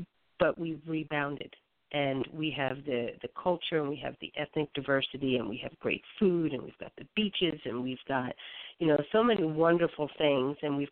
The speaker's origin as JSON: {"language": "English", "region": "New Jersey", "country": "United States", "tie": "born or raised there", "said": "I think those of us that are born and raised in New Jersey, you know, are having someone take a shot at us is nothing new, right?"}